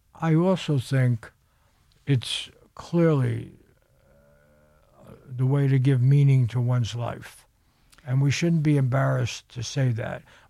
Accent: New York, United States; now in Los Angeles, United States; And I did that because I'm from New York, you know, and I thought, hey, I'll live where I work.

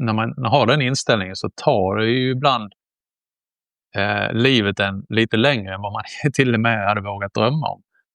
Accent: Ängelholm, Skåne, Sweden; also born or lived in Hässleholm; Jag föddes i Hässleholm och vi bodde där med hela familjen och sen började han scouta hela södra Sverige, så sa han i Ängelholm, där är det en vit fläck så dit kan jag flytta. Och det gjorde jag och han när jag var 1 år

